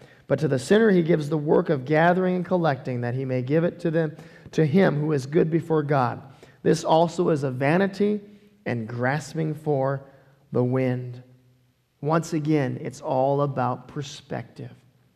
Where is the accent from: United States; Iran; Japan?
Japan; Okinawa; For years growing up in Okinawa, the cost of dry cereal was way too expensive, so we ate oatmeal every single morning.